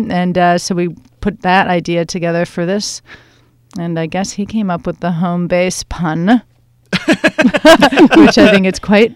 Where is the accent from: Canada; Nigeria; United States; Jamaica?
Canada; So I am grateful as a Canadian who was raised in very much independent arts